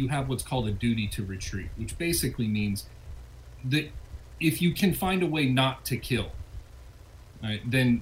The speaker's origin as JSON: {"language": "English", "region": "Ohio", "country": "United States", "tie": "born or raised there", "said": "My home state of Ohio is currently has a bill in the legislature"}